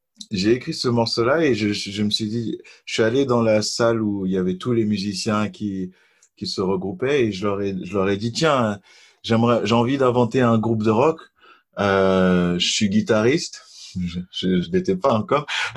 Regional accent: Montfermeil, Île-de-France, France; j'ai grandi, je suis né en France, je suis né dans un coin qui est pas très connu, je crois, c'est dans le 93, je suis né à Montfermeil, c'est dans le ghetto de... j'ai grandi, la plupart du temps, j'ai grandi en France

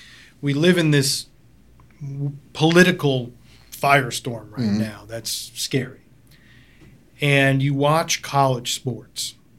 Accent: Chicago, Illinois, United States; Now, remember, I'm not saying me, but I grew up in Chicago.

